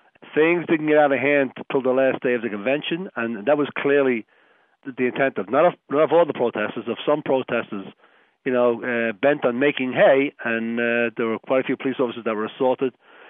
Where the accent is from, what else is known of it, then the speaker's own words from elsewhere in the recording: Northeast, United States; I came down here from the Northeast, and I had never really been to Miami before.